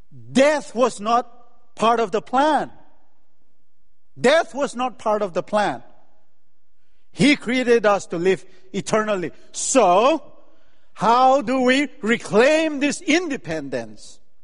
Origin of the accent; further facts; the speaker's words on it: Northeast India, India; English is a second language; now in United States; I came from Manipur, Nagaland in the northeast of India. I migrated here and migrated to this country.